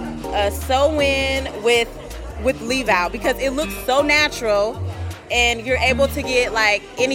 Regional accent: Woodbridge, Virginia, United States; I am from Woodbridge, Virginia

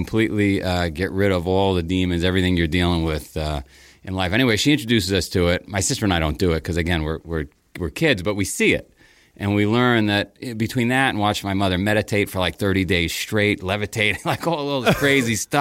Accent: Howard Beach, New York, United States; So I grew up in Queens. I grew up in a town called Howard Beach, and for whatever reason, it was organized crime capital of the world.

